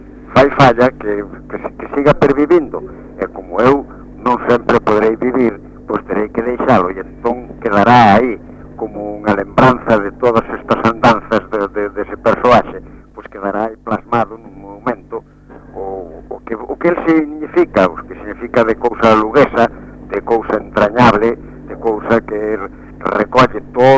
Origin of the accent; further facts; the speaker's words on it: Castro de Riberas de Lea, Galicia, Spain; born there; Yo nací en Castro de Riberas de Lea, que para mí es el povo más hermoso del mundo.